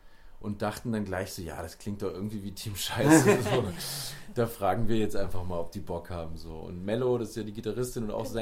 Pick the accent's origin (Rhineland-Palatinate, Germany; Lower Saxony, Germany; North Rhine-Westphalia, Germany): Lower Saxony, Germany; in der Region, wo ich herkomme, so bei Hannover